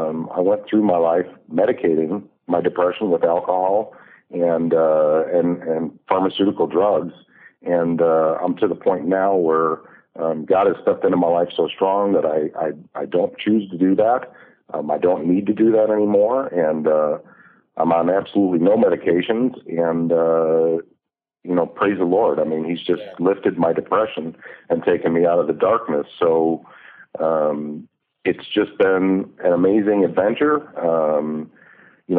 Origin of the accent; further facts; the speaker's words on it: Chicago, Illinois, United States; now in Denver, United States; I was born and raised in Chicago and moved to Denver, Colorado, probably about 20 years ago.